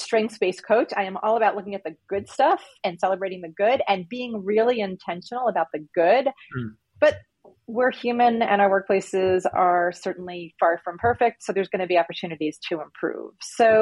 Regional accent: New York, United States; now in Denver, United States; I live in Colorado. I live in Denver, but I'm from New York, which I think is relevant because I have some mixture of, got more of that New York vibe, but the Colorado lifestyle, which I love.

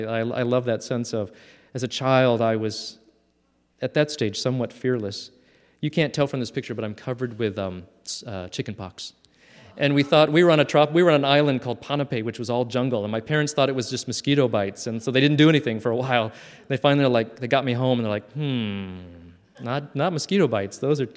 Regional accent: Grand Forks, North Dakota, United States; born there; And I was born there in December during a blizzard, you know.

